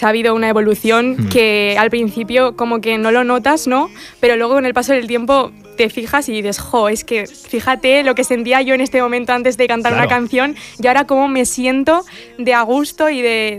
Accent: Bilbao, Basque Country, Spain; Vengo de Bilbao.

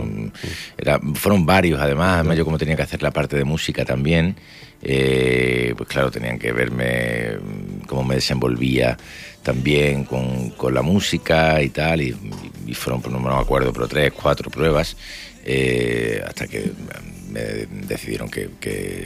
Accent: Málaga, Andalusia, Spain; me gusta mucho Málaga, mi tierra

